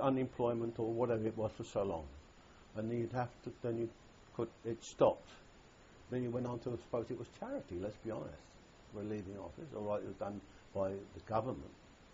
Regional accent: London, United Kingdom; born there; I was born in Petticoat Lane, in the heart of London's East End, in the Jewish section mainly, of course. I'm not from Central Europe.

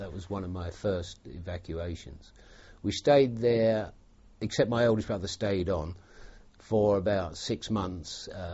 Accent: Highgate, London, United Kingdom; born there; I was born in Highgate, London, in the 13th of July, 1936.

